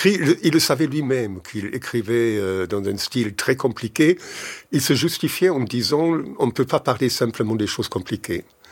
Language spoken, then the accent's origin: French; Germany; French is a second language; also born or lived in France; now in Switzerland; Je suis allemand, j'habite la Suisse, mais je connais la France parce que j'ai fait une partie de mes études en France. J'ai fait une licence en sociologie à Nancy